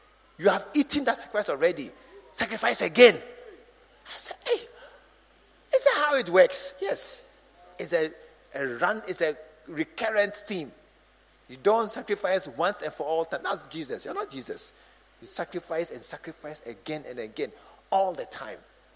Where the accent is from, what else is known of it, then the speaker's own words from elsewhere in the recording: Accra, Greater Accra, Ghana; moved away; I've left my hometown. I've left Accra. I've come to this place.